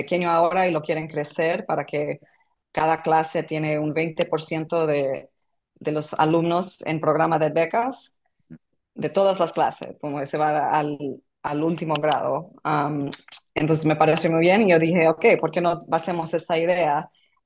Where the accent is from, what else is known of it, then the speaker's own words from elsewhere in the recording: New York, United States; yo soy de Nueva York y he vivido en Nueva York por 15 años